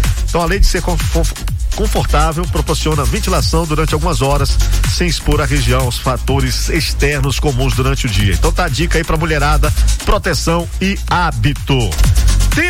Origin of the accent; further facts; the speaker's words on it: Northeast Region, Brazil; Olha, gente, eu sou nordestino, hein? Sou nordestino, então posso falar com propriedade.